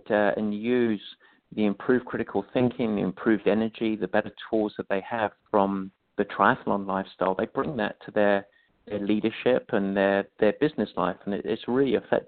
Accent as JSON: {"language": "English", "region": "England", "country": "United Kingdom", "tie": "born or raised there", "moved": "as an adult", "lives_now": "United States", "said": "I'm obviously not from the States, although I've lived here now longer than I spent growing up in England."}